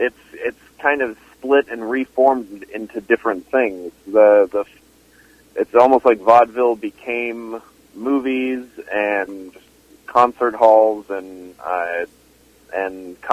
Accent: California, United States; Yeah, I grew up in Southern California, hours away from L.A., but I did grow up in California.

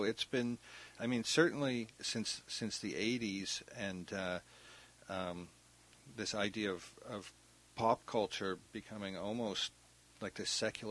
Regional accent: United States; I can talk to people, and you know, they don't realize I'm American.

